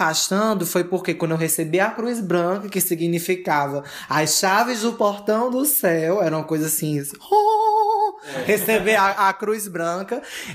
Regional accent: Ceará, Brazil; como eu sou brasileiro, né? No interior do Ceará, a maior de todas é a Igreja Católica, né?

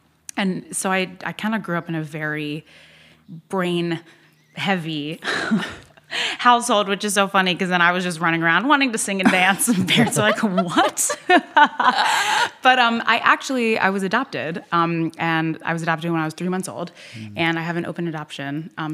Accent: Norfolk, Virginia, United States; Well, I grew up in Norfolk, Virginia.

